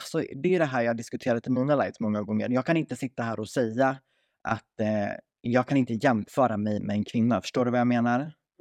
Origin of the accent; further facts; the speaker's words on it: Borlänge, Dalarna County, Sweden; Men det började ju från BUP i Borlänge, där jag är uppvuxen då.